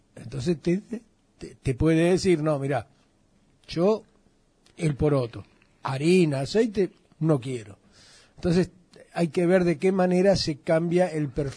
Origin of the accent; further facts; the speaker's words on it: Argentina; al cual tan afectos somos los argentinos